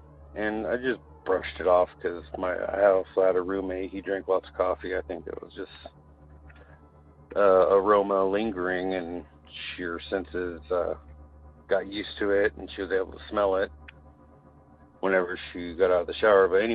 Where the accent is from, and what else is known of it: Willis, California, United States; born or raised there; now in Phoenix, United States